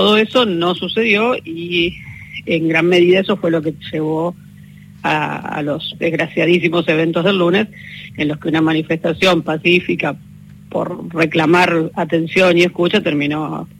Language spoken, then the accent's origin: Spanish; Santa Fe, Argentina; Yo soy santafesina